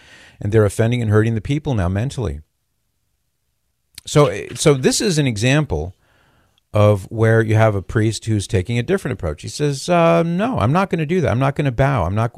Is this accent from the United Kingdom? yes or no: no; California, United States; now in Ohio, United States; It's certainly true in California, my home state. I don't live in California anymore. I live in Ohio, but that's my home state.